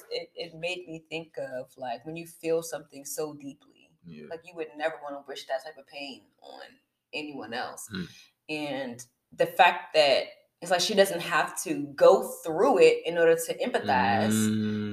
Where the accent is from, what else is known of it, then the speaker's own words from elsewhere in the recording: United States; or I'm gonna say America because I'm American.